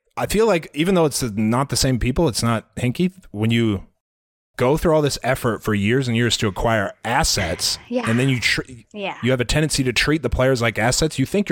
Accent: Iowa, United States; We're from Iowa, so there's no natural.

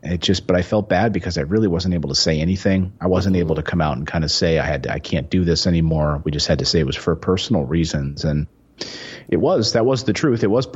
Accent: Philadelphia, Pennsylvania, United States; And, I grew up in Philadelphia. I just left my job as a host of Good Day Philadelphia

